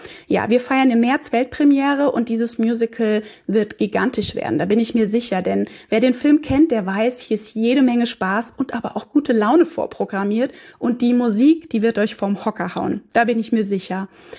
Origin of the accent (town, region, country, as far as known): Frankfurt, Hesse, Germany